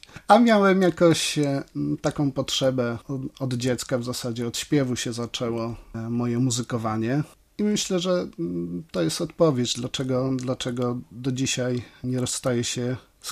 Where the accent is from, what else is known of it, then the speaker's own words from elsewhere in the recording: Polski Konopat, Kuyavian-Pomeranian Voivodeship, Poland; also born or lived in Chełmno; Wychowałem się w powiecie świeckim. Najpierw mieszkałem w takiej PGR-owskiej wsi Polski Konopat. Niewielka wieś, ale bardzo miło wspominam tam dzieciństwo, bo to ogromna swoboda. Kiedy miałem 10 lat, przeprowadziliśmy się do Chełmna.